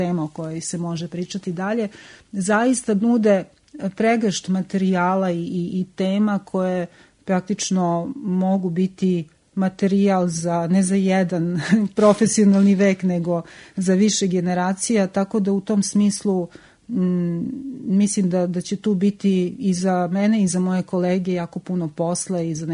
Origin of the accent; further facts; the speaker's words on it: Lazarevac, Belgrade, Serbia; now in Novi Sad, Serbia; Da, pa ja recimo nisam Novosađanka, u Novi Sad sam došla iz Lazarevca 2000. godine